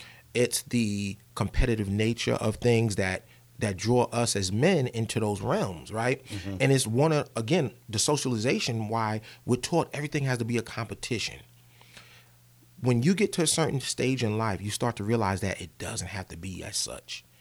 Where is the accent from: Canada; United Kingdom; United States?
United States; New York; One of the first things that I noticed, even coming up as a young kid growing up in New York, was our socialization, right?